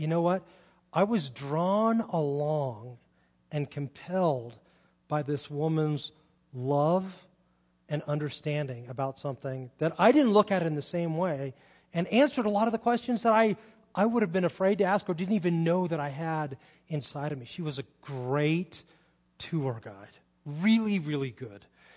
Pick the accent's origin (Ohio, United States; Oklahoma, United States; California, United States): California, United States; Carmel; When I grew up in the Monterey Bay area and Carmel, and went to Carmel High and went away to school in Phoenix and then moved back, and I worked in a church for 10 years in Monterey.